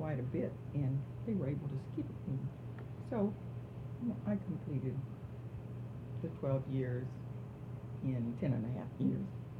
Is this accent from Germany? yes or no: no; Youngstown, Ohio, United States; also born or lived in Greenville, Alabama; Well, I was born in the South, deep South, in Greenville, Alabama. And I was 8 years old when my parents brought me to Youngstown.